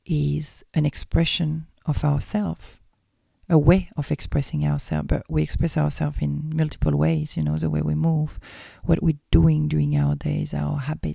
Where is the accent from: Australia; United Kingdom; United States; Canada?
Australia; I am Aussie.